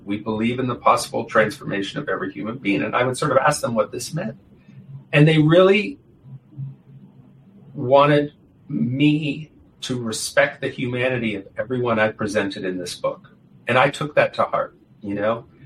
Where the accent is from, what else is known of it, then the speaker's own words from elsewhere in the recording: Maine, United States; now in Virginia, United States; I came down there, I'm from Maine, I live in Virginia